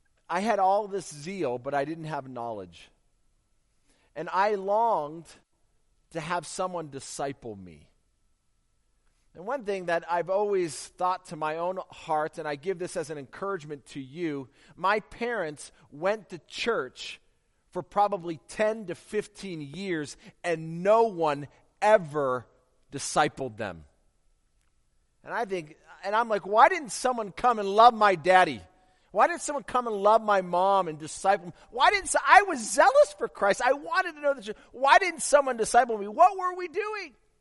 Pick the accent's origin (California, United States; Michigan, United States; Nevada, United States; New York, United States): California, United States; because I grew up in California where you could wear shorts any time of the year, unlike here.